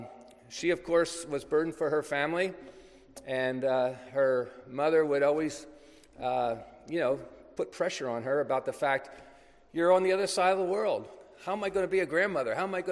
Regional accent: North Carolina, United States; I grew up in North Carolina, and she had a heavy North Carolina accent

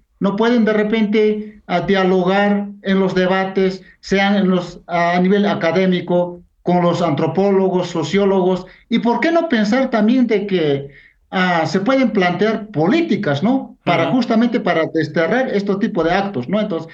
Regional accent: Peru; hablar, digamos, en lengua originaria en mi país, era pues hasta inclusive un delito

